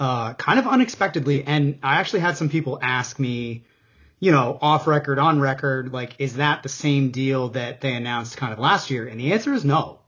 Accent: New Hampshire, United States; I'm from New Hampshire. I might as well be Canadian.

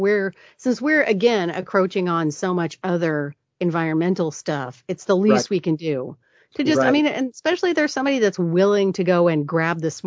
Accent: Portland, Oregon, United States; I grew up in Portland, and we had OMSI

